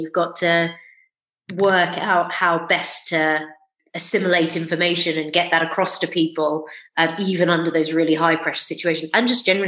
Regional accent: London, United Kingdom; And I think that's because I grew up in London. I learned to drive in London.

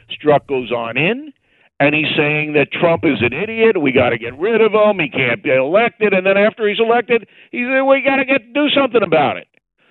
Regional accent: United States; As an American, I want to know if the Russians did anything.

